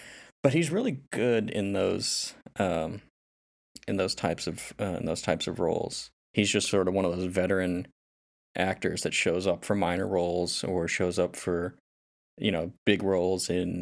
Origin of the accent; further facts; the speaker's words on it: the South, United States; And I grew up in the South, so.